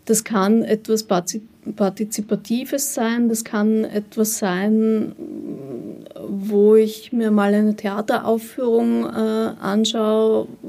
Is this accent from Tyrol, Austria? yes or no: no; Vorarlberg, Austria; Ich komme aus Vorarlberg, es gibt die Bregenzer Festspiele.